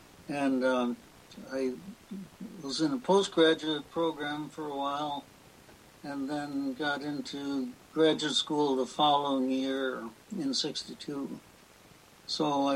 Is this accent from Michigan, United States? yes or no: no; Minnesota, United States; I was new to oceans, so I was from Minnesota.